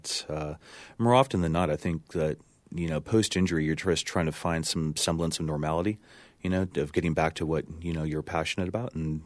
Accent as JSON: {"language": "English", "town": "Santa Cruz", "region": "California", "country": "United States", "tie": "born or raised there", "said": "Growing up in Santa Cruz, it's a very pressure-oriented gladiatorial arena when you surf."}